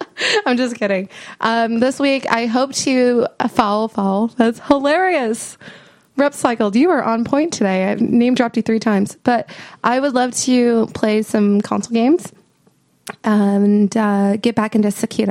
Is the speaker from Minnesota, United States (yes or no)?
yes; Minnesota, United States; So I grew up in Minnesota. I grew up next to a lake where it housed the geese.